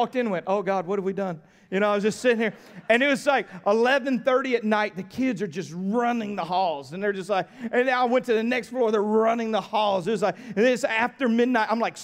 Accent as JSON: {"language": "English", "country": "United States", "said": "Because I'm American, I define it."}